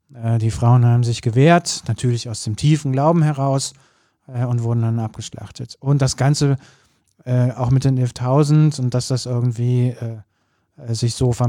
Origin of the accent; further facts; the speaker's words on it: Cologne, North Rhine-Westphalia, Germany; also das muss man als Kölner auch mal sagen.